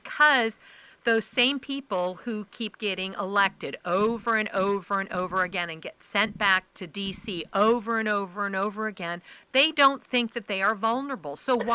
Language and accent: English; South Carolina, United States; I'm from York County. Fort Mill School District is one of the best in the state.